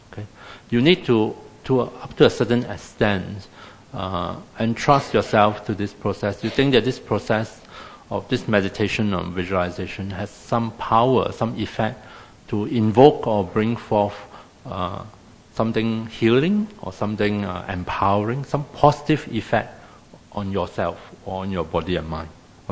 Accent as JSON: {"language": "English", "country": "Singapore", "said": "And then being Singaporean, when I first heard the bush, bush in Singapore is like a scrub, right?"}